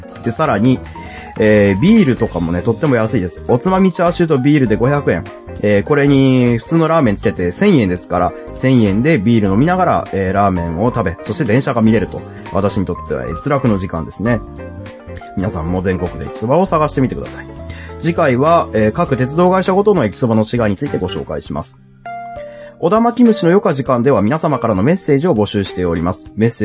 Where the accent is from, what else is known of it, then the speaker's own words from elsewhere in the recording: Kyushu, Japan; 私の出身地九州には柏うどんというものがあります。